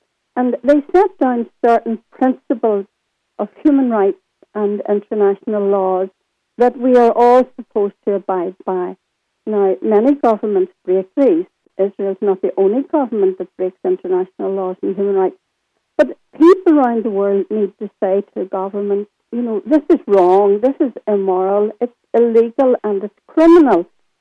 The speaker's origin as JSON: {"language": "English", "region": "Northern Ireland", "country": "United Kingdom", "said": "I come from Northern Ireland, and for a long time we lived in the politics of fear"}